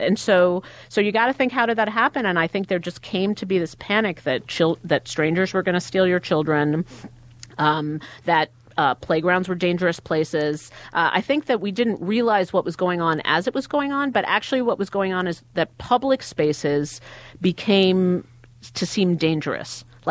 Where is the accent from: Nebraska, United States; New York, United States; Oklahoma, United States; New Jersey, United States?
New York, United States; Queens; I grew up in Queens, so I grew up in a bunch of apartment buildings.